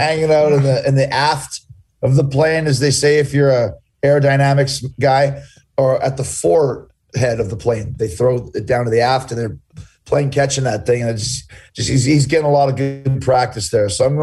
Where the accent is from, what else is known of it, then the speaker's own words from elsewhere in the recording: Canada; I'm from Canada